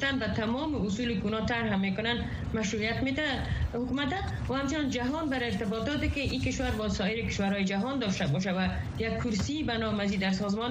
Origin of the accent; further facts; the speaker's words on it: Afghanistan; به عنوان یک شهروند، به عنوان یک زن مسلمان، به عنوان یک افغانی که سالها به افغانستان خدمت کردیم